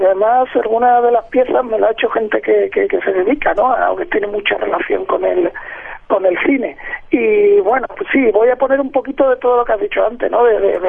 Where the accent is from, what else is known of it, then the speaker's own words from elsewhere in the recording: Cádiz, Andalusia, Spain; moved away; Pues porque es mi tierra y porque llevo ya 22 años fuera de ella y cada vez me tira más